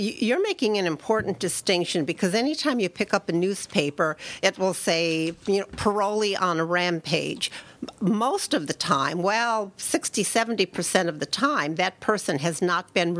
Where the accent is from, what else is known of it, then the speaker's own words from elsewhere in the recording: Williamsport, Maryland, United States; I was the first woman in my hometown of Williamsport to be elected to a town council.